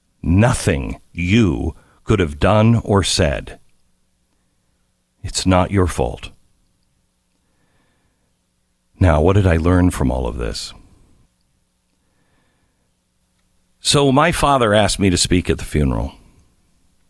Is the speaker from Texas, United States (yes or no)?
yes; Texas, United States; oh, I'm from Texas, and they would back away from me.